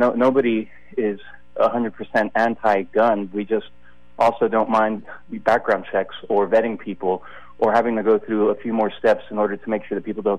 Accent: United States; a person that looks like myself, who's a Hispanic male, 41 years old, born and raised in the United States

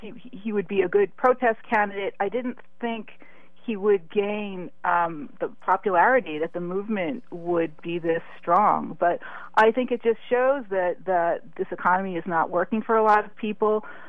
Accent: New Jersey, United States; in my home state of New Jersey

